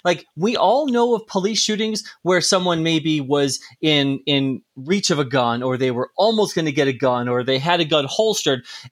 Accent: Chicago, Illinois, United States; moved away as an adult; I'm originally from Chicago. I didn't stick around the Chicagoland area.

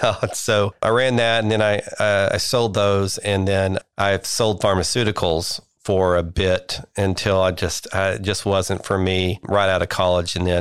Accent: Silverton, Texas, United States; Well, I grew up in really small towns out in West Texas in the Panhandle, and you know, my claim to fame is valedictorian of my class of 11 students up in Silverton, Texas.

